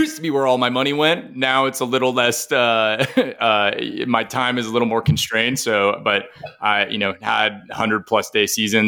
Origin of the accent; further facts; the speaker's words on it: Idaho, United States; now in Denver, United States; But I'm from Idaho originally and probably will end up there long term.